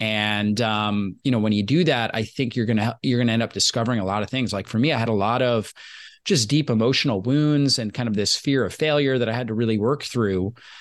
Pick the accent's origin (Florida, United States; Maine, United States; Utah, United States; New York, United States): Florida, United States; And I grew up in Florida, been sunburnt more than somebody should be back in my early days.